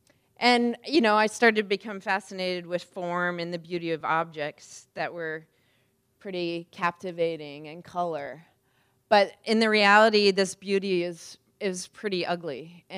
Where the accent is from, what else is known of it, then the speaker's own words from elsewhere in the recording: Wisconsin, United States; I grew up in Wisconsin on a farm